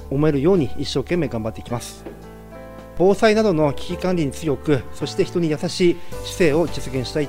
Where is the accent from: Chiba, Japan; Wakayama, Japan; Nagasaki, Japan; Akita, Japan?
Akita, Japan; Yokote; 横手の出身です。